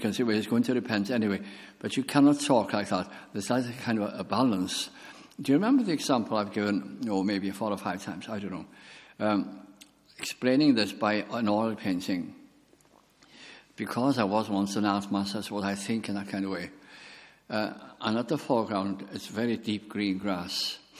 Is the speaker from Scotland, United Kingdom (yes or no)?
no; Wales, United Kingdom; And I'd come from a village, and I thought, it's so big, Lord. It's so big. It wasn't bigger than where I'd been brought up, but it was big as compared to the village.